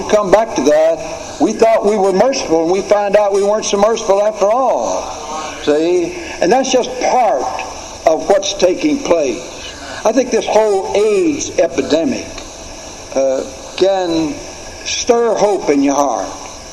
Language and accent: English; the South, United States; I'm a Southerner.